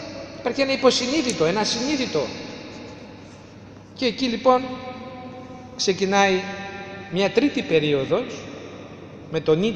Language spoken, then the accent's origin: Greek; Macedonia, Greece; Εμείς γεννηθήκαμε, μεγαλώσαμε στην Ελλάδα, ποτιστήκαμε με τη διδασκαλία της Ελλάδος και αυτά πιστεύουμε, αυτά πρεσβεύουμε. Και αν κάποιος μας πει ότι παραδείγματος χάρη δεν είμαστε Μακεδόνες, ούτε αλίμονο.